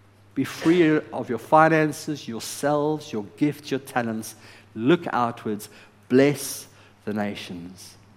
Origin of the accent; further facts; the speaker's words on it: South Africa; I'm South African.